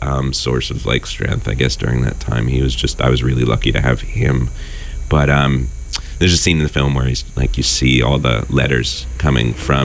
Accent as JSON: {"language": "English", "region": "New Jersey", "country": "United States", "tie": "born or raised there", "said": "We grew up in Jersey, and he always dreamed of being a rocker, a rock star"}